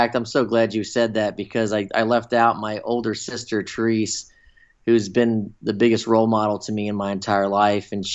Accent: Cincinnati, Ohio, United States; I grew up in Cincinnati, Ohio

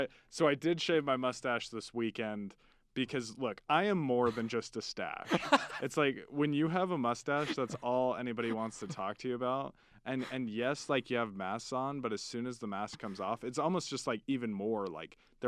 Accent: Ogden, Utah, United States; So a little bit about me. I'm from Ogden, Utah. I am 22 years old and single.

